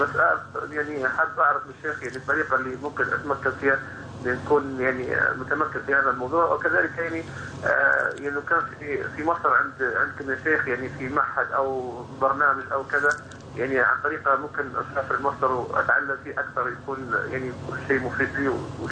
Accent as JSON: {"language": "Arabic", "country": "Libya", "said": "وايضا عندنا في ليبيا في انفتاح الحمد لله على موضوع المصارف الاسلاميه"}